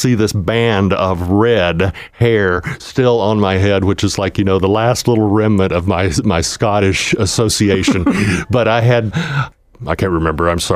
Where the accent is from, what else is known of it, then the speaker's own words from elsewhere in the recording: East Ridge, Tennessee, United States; I grew up in Eastridge, but all of my relatives were in Appison. So we had that Appalachian mentality.